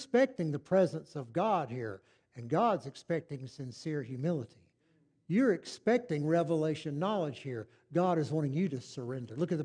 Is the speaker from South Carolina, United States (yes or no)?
yes; Gaffney, South Carolina, United States; she and I grew up together in Gaffney. We grew up in elementary school together. We grew up in church together